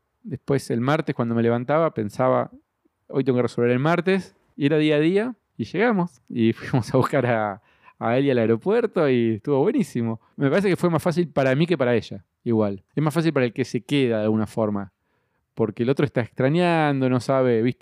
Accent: Cipolletti, Río Negro, Argentina; Nos criamos en Chipoleti, en Río Negro.

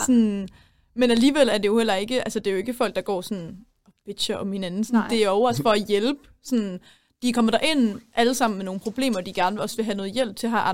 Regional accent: Middelfart, Region of Southern Denmark, Denmark; jeg er 20 år gammel, og jeg går på tredje semester her på journalistik, og jeg kommer fra Middelfart.

